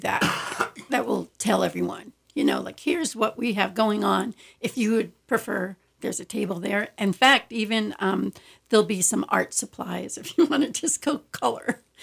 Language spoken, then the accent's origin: English; New York, United States; So a story of my life is I grew up on Long Island, And it was in the 60s. I graduated in 1970 from high school, and Long Island was, to me, more of a foreign country.